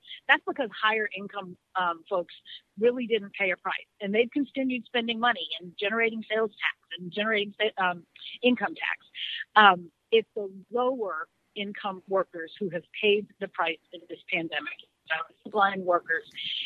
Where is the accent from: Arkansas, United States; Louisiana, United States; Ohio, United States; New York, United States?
Louisiana, United States; New Orleans; now in Minnesota, United States; So when Katrina happened and I watched all of that happen from here in Minnesota, upriver, worrying about my family and friends downriver